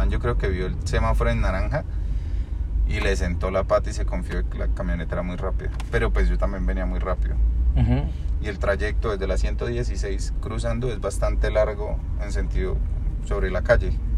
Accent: Colombia; siendo colombiano. Que es lo que uno dice, éramos los dos únicos colombianos corriendo

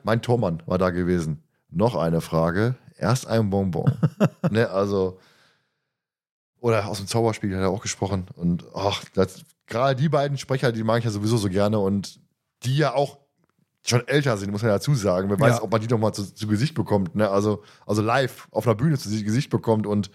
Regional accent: North Rhine-Westphalia, Germany; wir kommen aus dem Pott

